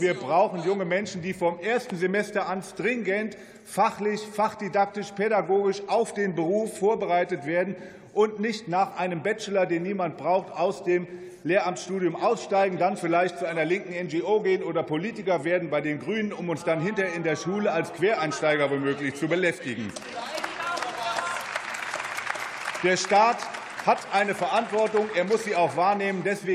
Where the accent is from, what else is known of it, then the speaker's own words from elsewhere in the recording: North Rhine-Westphalia, Germany; In meinem Heimatbundesland NRW